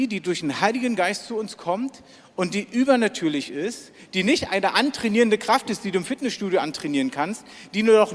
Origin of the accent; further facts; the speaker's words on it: East Germany, Germany; Und ich komme ja so aus einem atheistischen Hintergrund, also bin ja ein echter Ossi, ne?